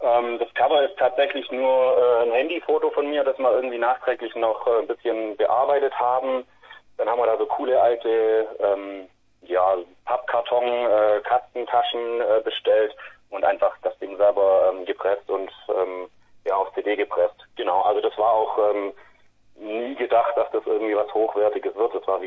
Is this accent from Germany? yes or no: yes; Langenau, Baden-Württemberg, Germany; now in Ulm, Germany; wir kommen aus der Ulmer Ecke, aus einer kleinen Stadt bei Ulm. Ich wohne mittlerweile in Ulm